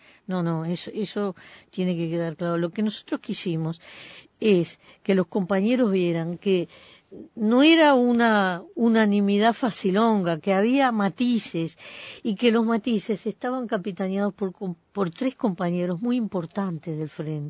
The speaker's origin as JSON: {"language": "Spanish", "country": "Uruguay", "said": "yo soy parte del Uruguay."}